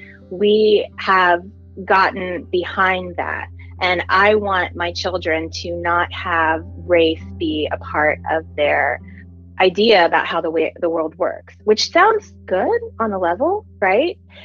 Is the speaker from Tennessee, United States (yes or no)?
yes; Nashville, Tennessee, United States; born there; also born or lived in Washington, D.C.; So I was born in Nashville, Tennessee. My dad was in medical school at the time that I was born, and I'm a second child.